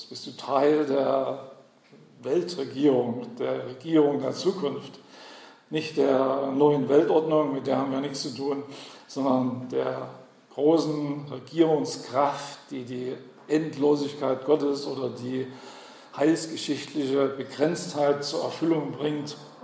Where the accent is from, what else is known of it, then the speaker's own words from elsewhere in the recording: Saxony, Germany; born there; Falls ich mit der Zeit nachlässig werde, weil ich bin ja geborener Sachse, gell? Die nuscheln gern